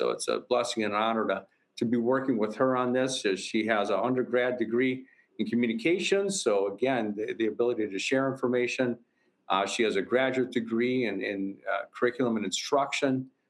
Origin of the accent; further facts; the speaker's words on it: Midwest, United States; as I grew up in the Midwest in that area